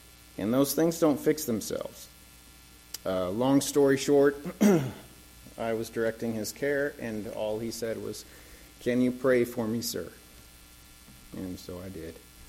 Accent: Missouri, United States; we're from Missouri, the show me state.

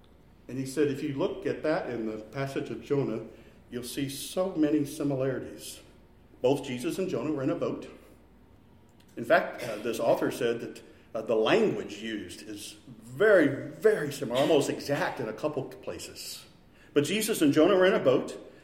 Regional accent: Decatur, Illinois, United States; My hometown of Decatur, Illinois, I can remember going there as a kid.

